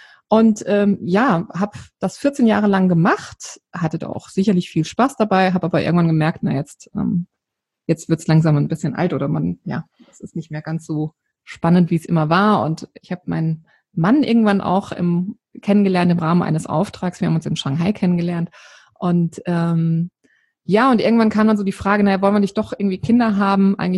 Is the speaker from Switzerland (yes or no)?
no; Odenwald, Germany; lebe hier an der wunderschönen Bergstraße, ganz in der Nähe meiner alten Heimat. Ich komme ursprünglich aus dem Odenwald, obwohl ich in meinem Leben schon sehr, sehr viel unterwegs war und lange eben nicht hier war.